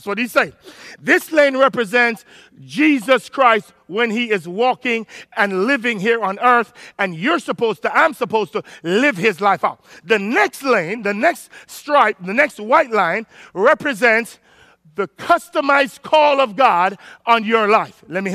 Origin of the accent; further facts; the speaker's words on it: Jamaica; Obviously, I'm Jamaican, so I'm going to have it.